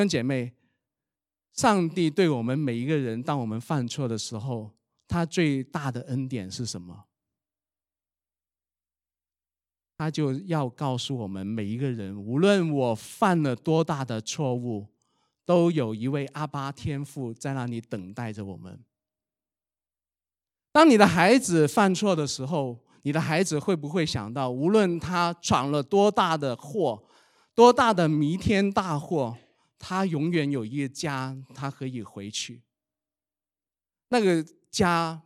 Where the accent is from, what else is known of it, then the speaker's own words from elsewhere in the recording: China; 这对于我们中国人的父母有一个很大的提醒啊。